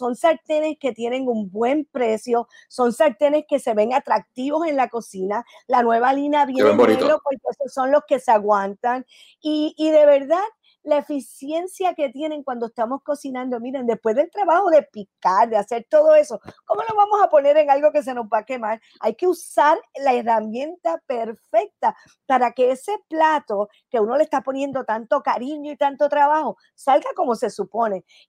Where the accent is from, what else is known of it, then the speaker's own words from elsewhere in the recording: Puerto Rico; yo soy puertorriqueña de pura cepa, mi corazón está en Puerto Rico